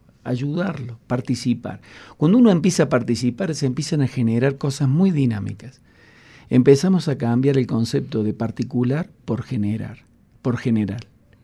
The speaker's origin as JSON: {"language": "Spanish", "country": "Ecuador", "said": "Es decir, yo como ecuatoriano."}